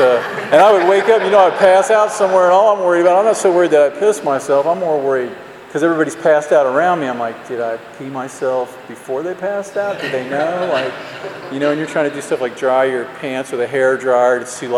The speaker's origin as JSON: {"language": "English", "region": "Ohio", "country": "United States", "said": "it was like November, I'm from Ohio, and it was like, you know, just getting dark."}